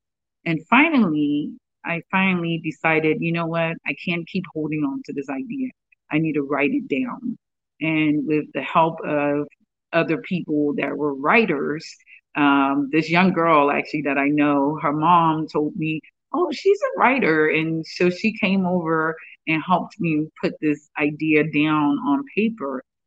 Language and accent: English; Raleigh, North Carolina, United States; also born or lived in Monrovia, Liberia; Well, I was born in Monrovia, Liberia, and we moved to the U.S. in 1987, beginning of 1987. I was 10 years old when we moved, and grew up in Raleigh, North Carolina.